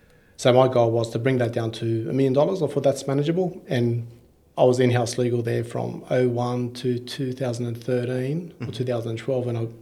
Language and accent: English; North Sydney, New South Wales, Australia; so I was from North Sydney.